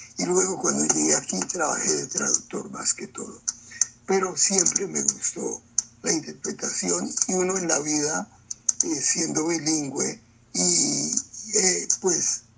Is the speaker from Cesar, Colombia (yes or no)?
no; Cali, Valle del Cauca, Colombia; also born or lived in Bogotá; Yo soy nacido en Bogotá, pero criado en Cali. Cali, que llamamos la sucursal del cielo.